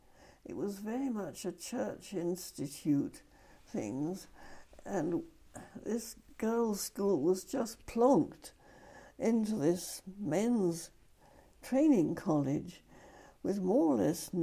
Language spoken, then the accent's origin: English; Trimley St Mary, East of England, United Kingdom; born there; Well, I was born in late August in Suffolk, where my grandfather, not this one, but my mother's father, was the rector of a little parish outside Ipswich called Trimley St. Mary. And I was born there in the late summer after they came back from Sweden.